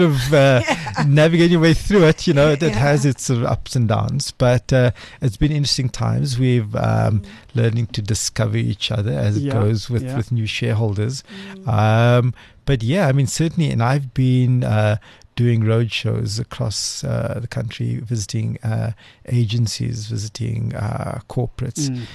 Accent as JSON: {"language": "English", "town": "Cape Town", "region": "Western Cape", "country": "South Africa", "tie": "born or raised there"}